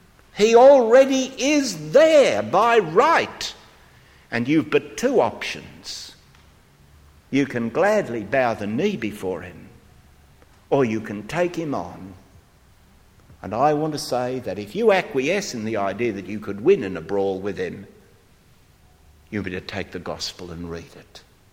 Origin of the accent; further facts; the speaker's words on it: Australia; moved away; On the first occasion when I came abroad from Australia, it was 1963, you still needed to be vaccinated for smallpox.